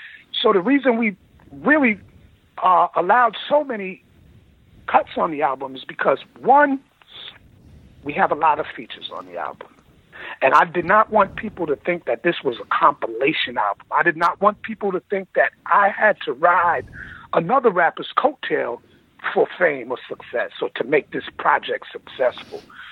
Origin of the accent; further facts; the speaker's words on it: Queens, New York, United States; me and Craig is my peer. That we're from Queens.